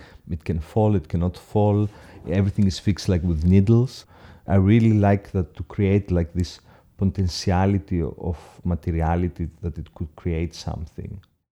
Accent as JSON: {"language": "English", "town": "Athens", "region": "Attica", "country": "Greece", "tie": "born or raised there", "said": "Like I grew up in Athens."}